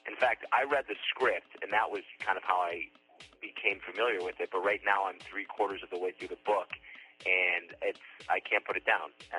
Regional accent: Farmington Hills, Michigan, United States; I grew up in Farmington Hills, Michigan, so I had no connections to the entertainment business.

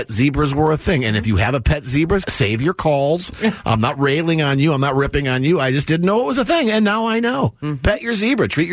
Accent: Minnesota, United States; I like the Padres even more than I love the Twins in Minnesota, because that's my hometown.

